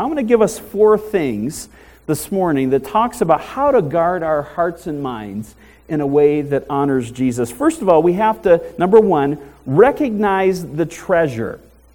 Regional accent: Michigan, United States; moved away as an adult; also born or lived in Pennsylvania; Of course, I grew up in Michigan. I moved out to Pennsylvania for college.

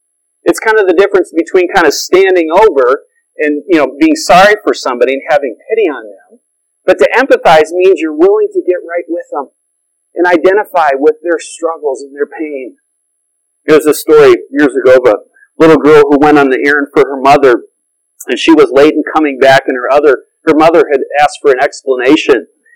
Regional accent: Michigan, United States; You know, I grew up in Michigan, many of you know. We were part of a denomination growing up in Michigan where we had a church camp in the northern part of the state.

